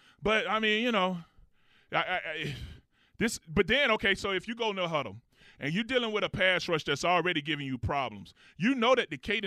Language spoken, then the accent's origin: English; Florida, United States; Oh, well, you know, I'm from the South anyway, so I'm good.